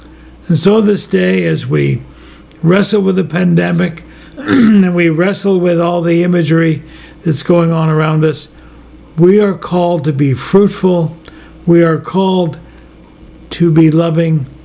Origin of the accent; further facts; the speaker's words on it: Quebec, Canada; When I was a kid growing up in Quebec